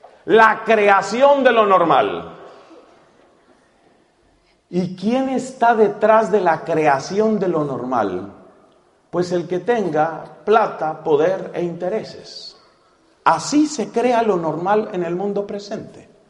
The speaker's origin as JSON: {"language": "Spanish", "country": "Colombia", "said": "Entonces yo voy a hablar de mi país. Yo voy a hablar de Colombia."}